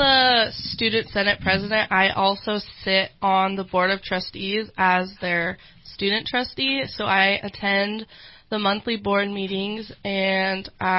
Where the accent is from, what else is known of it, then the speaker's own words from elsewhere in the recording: Eureka, California, United States; So I am from Eureka, California. I graduated from Eureka High.